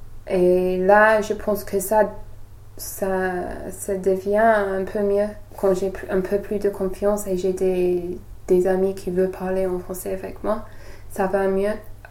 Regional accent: England, United Kingdom; French is a second language; now in France; c'est pas trop facile d'avoir un bail quand on est anglais

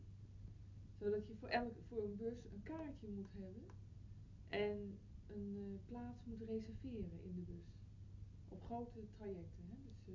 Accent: Netherlands; Maar in Marokko zijn mensen tegen mij als Hollander heel aardig.

